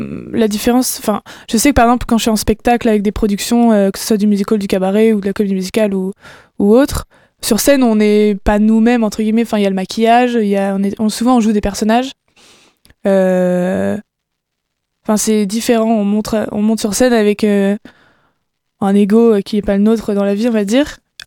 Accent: Le Mans, Pays de la Loire, France; on est du Mans.

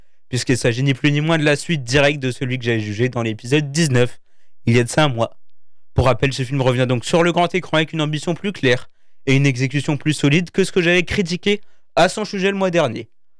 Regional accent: France; On est Français, faut être un peu chauvin parfois.

